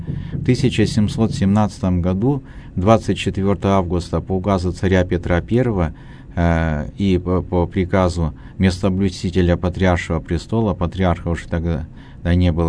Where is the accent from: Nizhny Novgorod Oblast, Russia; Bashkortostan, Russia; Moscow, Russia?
Bashkortostan, Russia; Я сам родился, вырос в Башкирии